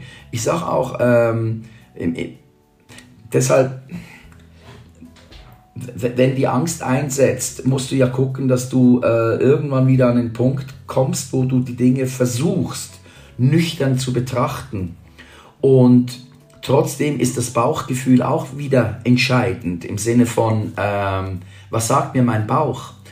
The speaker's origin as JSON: {"language": "German", "country": "Switzerland", "said": "Ich bin natürlich als Schweizer, bin ich es gewohnt, mit mehr Parteien zu leben."}